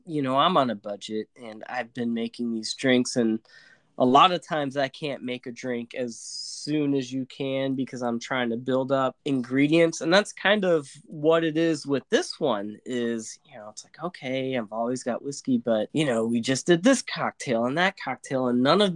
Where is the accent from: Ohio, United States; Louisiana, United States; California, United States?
Louisiana, United States; Aaron, I'm the only one not, but I'm from Louisiana, so.